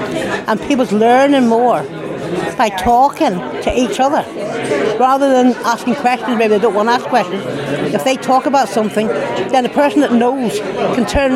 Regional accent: Carrickfergus, Northern Ireland, United Kingdom; Now, I come from Carrick, which is a long way.

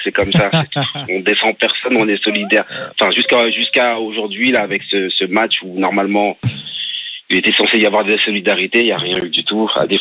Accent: Cameroon; c'est que je suis camerounais et solidaire jusqu'au bout

